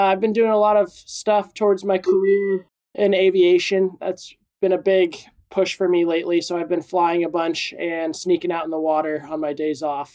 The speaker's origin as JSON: {"language": "English", "town": "Encinitas", "region": "California", "country": "United States", "tie": "born or raised there", "said": "I grew up in Encinitas, California."}